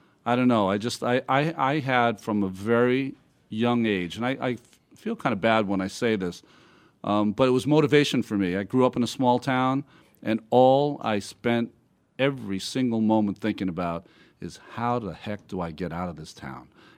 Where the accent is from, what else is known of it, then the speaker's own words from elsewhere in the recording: Massachusetts, United States; now in New York, United States; I was born in Massachusetts. You know, I'm kind of a ham and egger from Massachusetts who now lives in New York for the last 30 years. So I'm more East Coast than the island of Hawaii.